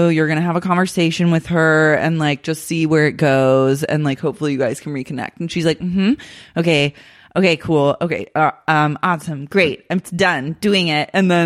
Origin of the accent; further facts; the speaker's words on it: Oklahoma, United States; But like, you know, I'm a girl from Oklahoma.